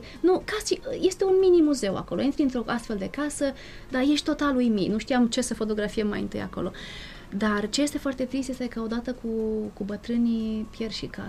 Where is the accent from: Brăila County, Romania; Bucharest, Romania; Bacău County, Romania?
Bucharest, Romania; eu sunt din București.